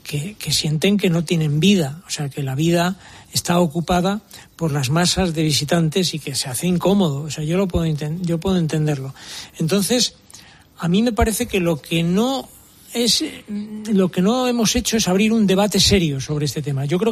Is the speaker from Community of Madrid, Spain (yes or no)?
yes; Madrid, Community of Madrid, Spain; yo como madrileño me siento mal